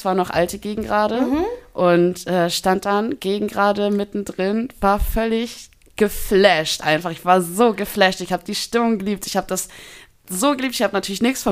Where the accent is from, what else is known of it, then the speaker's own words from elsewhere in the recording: Lower Saxony, Germany; Ich komme ja aus Niedersachsen